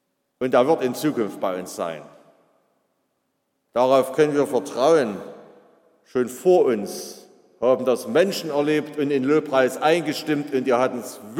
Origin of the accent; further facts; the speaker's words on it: Saxony, Germany; im Westerzgebirge, bei Aue, im Küttengrund, im Lösnitzsaal. Dort bin ich geboren in der Ecke.